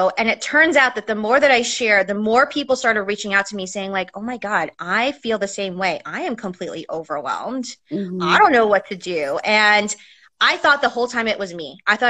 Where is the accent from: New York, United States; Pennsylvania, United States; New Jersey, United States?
New York, United States; New York City; I grew up in New York City and I am the eighth of nine kids.